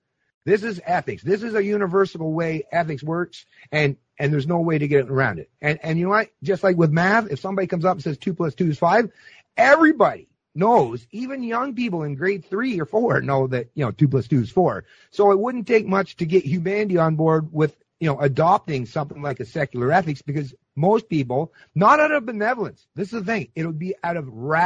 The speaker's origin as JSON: {"language": "English", "country": "Canada", "said": "But I see America as I've always, as a Canadian, especially even once I started driving truck in my mid-20s, I feel like I was I'm an American at heart"}